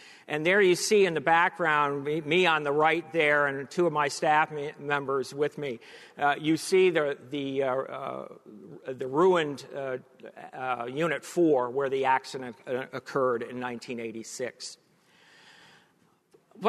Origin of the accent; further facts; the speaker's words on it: New York City, New York, United States; born there; when I was born in New York City in 1953